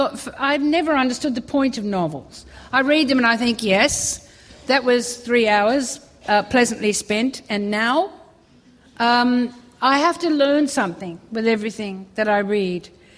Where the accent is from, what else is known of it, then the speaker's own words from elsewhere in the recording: Australia; And I say we because I'm Australian and we were there.